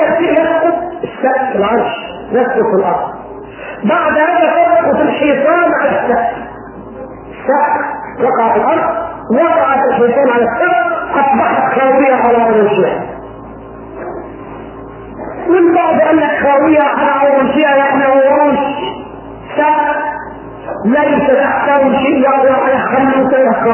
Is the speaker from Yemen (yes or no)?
no; Egypt; تحت رجلينا أمم ودول تحت رجلينا احنا في مصر في كل مكان